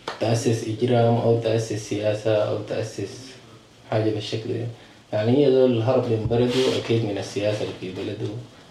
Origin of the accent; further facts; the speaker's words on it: Darfur, Sudan; moved away; also born or lived in Gezira; رحلنا من دارفور من 2003